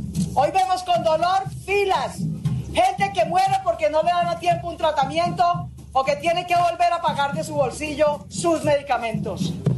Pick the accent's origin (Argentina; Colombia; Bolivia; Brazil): Colombia; como ciudadanos, como colombianos